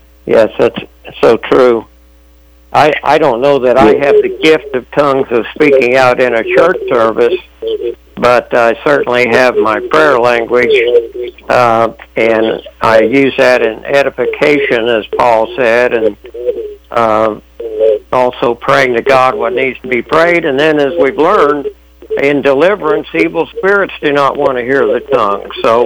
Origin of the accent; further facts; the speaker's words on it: Oklahoma City, Oklahoma, United States; I had a friend, Kyle, that I grew up with here in Oklahoma City.